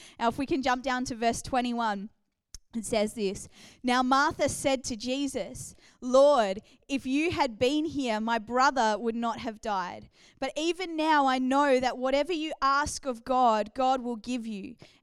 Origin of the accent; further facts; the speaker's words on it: New Zealand; also born or lived in United Kingdom / Australia; my dad is Persian, my mum is Irish, and so it's a very weird mix. I was born in England, grew up in New Zealand, and then spent a lot of my life in Australia.